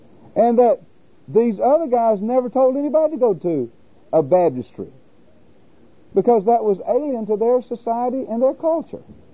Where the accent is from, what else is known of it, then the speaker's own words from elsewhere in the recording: the South, United States; accent: southern; And with my southern accent, some say I still don't.